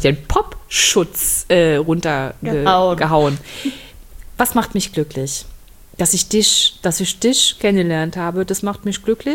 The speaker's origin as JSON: {"language": "German", "region": "Berlin", "country": "Germany", "tie": "born or raised there", "said": "weil Berlin ist meine alte Heimat und ich freue mich auch auf meine Familie."}